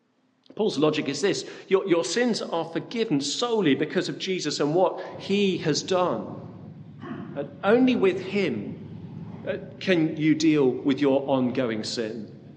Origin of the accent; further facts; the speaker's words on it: South West England, United Kingdom; I was brought up in the Forest of Dean, a beautiful part of the country